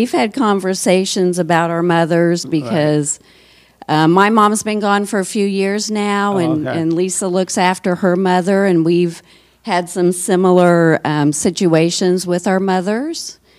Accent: Kansas City, United States; I'm from Kansas City also.

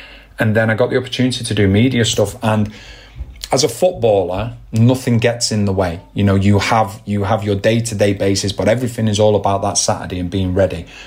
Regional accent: England, United Kingdom; as growing up in England

